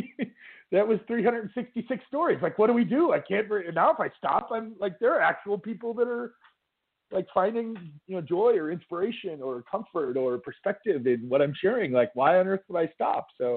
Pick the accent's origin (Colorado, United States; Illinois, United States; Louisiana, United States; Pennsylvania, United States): Illinois, United States; Chicago; I'm an Irish Catholic kid from Chicago